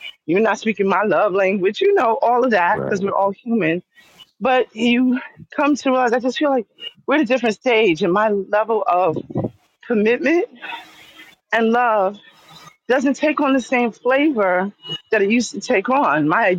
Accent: New York, United States; now in Bahamas; I said I'm in the Bahamas, but I'm from New York and we travel a lot.

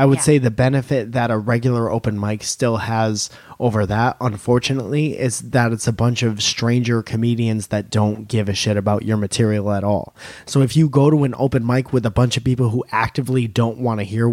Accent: Connecticut, United States; I come from Connecticut. I come from like a place with amazing pizza where Italians are and there's regular water.

